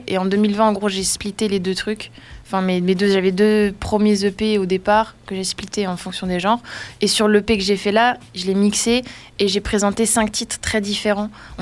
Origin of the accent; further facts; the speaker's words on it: Grand Est, France; Mais c'est dans les Vosges parce que je suis originaire de là-bas, enfin de Lorraine, quoi.